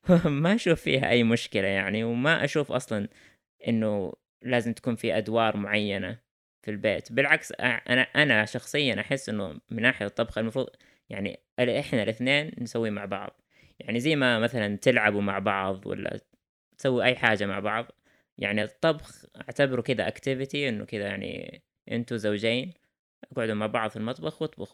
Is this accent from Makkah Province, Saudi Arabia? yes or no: no; Riyadh, Riyadh Province, Saudi Arabia; خصوصاً أنا من الرياض، إحنا من الرياض أو يعني عايشين في الرياض